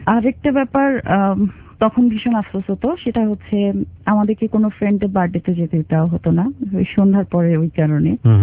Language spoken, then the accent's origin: Bangla; Khulna, Khulna Division, Bangladesh; born or raised there; also born or lived in Sylhet